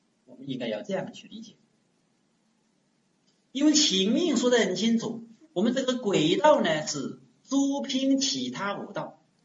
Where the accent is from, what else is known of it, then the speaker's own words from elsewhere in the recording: Wenzhou, Zhejiang, China; 我们温州人并不是很喜欢吃辣的